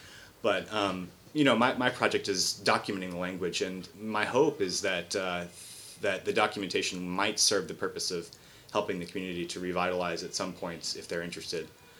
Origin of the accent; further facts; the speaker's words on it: Louisiana, United States; And I'm from South Louisiana, where we speak some Cajun French, which is pretty divergent from European French.